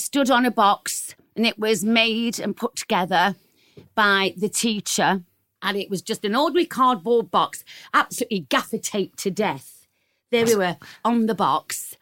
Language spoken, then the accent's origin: English; Nottingham, East Midlands, United Kingdom; grew up in Nottingham. And I knew that I was never going to really fit in there.